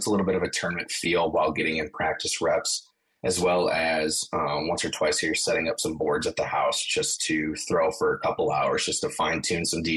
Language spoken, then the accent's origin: English; Wisconsin, United States; I am from Wisconsin here myself.